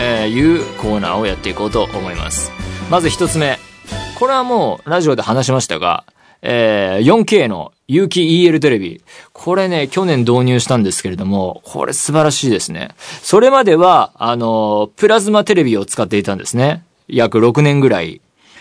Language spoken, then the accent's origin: Japanese; Saitama, Japan; now in Tokyo, Japan; 僕は埼玉県出身ですし、まあ、東京に住んでもう何年にもなるので